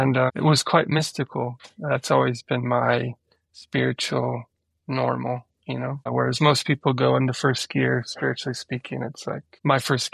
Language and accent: English; Peoria, Illinois, United States; I grew up in Peoria, Illinois, which is a lovely Midwestern town in Illinois, right on the Illinois River.